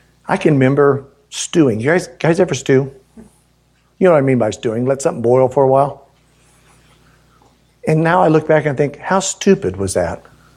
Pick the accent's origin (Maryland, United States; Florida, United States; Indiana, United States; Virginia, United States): Florida, United States; born there; also born or lived in Mississippi / Alabama; I was born in Florida, spent some time in Mississippi, and then Alabama. I had my speech affected. I'm going to use a little Southernese